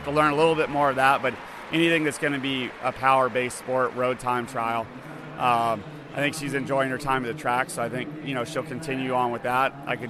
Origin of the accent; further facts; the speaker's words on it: Indiana, United States; She grew up in the same state that I grew up in America. It's Indiana, and it's really a blue-collar state.